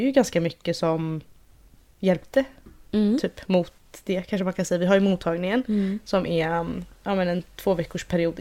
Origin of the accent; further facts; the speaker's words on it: Stockholm, Stockholm County, Sweden; Jag är också från Stockholm.